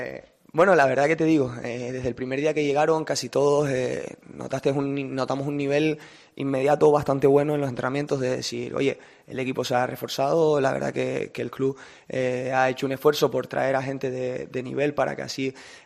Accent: Canary Islands, Spain; Oye, que hoy es el día que más canarios somos.

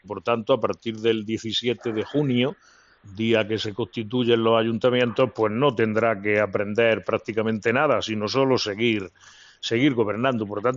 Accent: Granada, Andalusia, Spain; Yo al menos sí soy granadino.

